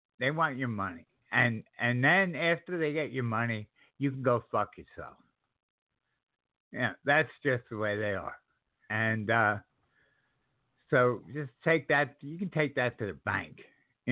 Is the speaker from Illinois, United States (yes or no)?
no; New York, United States; born there; now in South Carolina, United States; I happen to live in South Carolina, but I was born in New York, and I spent 20 years in the military.